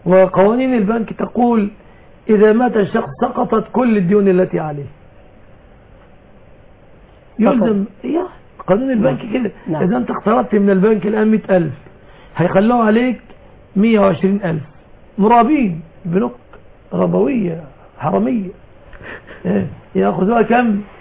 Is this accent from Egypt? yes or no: yes; Egypt; أسأل الله أن يحفظ بلادنا مصر